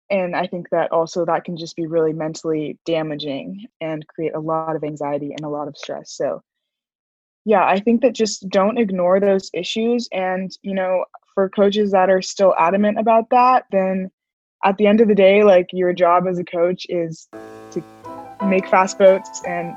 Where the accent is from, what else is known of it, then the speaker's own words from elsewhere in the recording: Sacramento, California, United States; I'm from Sacramento, California, and I am a Black woman rower.